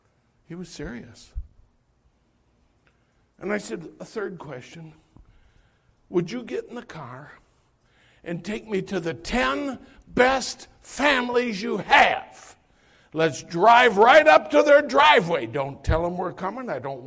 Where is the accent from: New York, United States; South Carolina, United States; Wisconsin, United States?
Wisconsin, United States; now in Scranton, United States; Hey, I'm in Scranton, Pennsylvania. I'm from Wisconsin. I don't know nobody here.